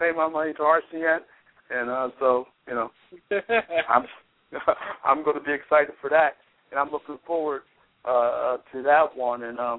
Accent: Philadelphia, Pennsylvania, United States; I'm from Philadelphia, I thought that fight.

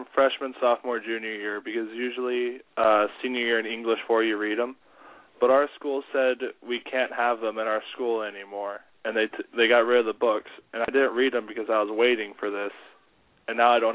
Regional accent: Texas, United States; also born or lived in Ireland; I was born in Ireland. I spent 2 weeks there, and then my family moved to Texas here in the United States.

